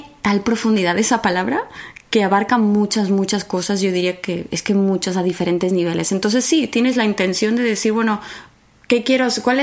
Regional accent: Argentina; also born or lived in Spain; now in Los Angeles, United States; soy argentina. Viví muchos años en España, pero como verás, güey, o sea, también tengo el acento mexicano, güey. Porque aquí en Los Ángeles

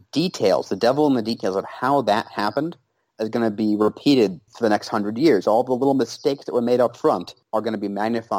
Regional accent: Maryland, United States; I mean, I'm an American first and a Marylander second.

